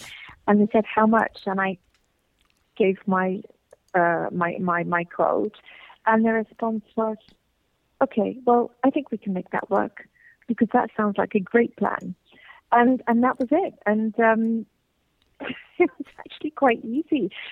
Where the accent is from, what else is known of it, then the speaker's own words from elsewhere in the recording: United Kingdom; now in Zurich, Switzerland; I'm based out of Zurich, but I'm originally British.